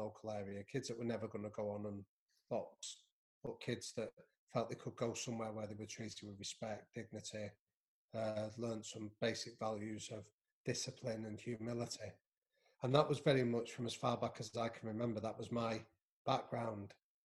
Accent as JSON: {"language": "English", "town": "Manchester", "region": "North West England", "country": "United Kingdom", "tie": "born or raised there", "said": "so I'm from Manchester originally, I'm from North Manchester, I grew up in a boxing gym"}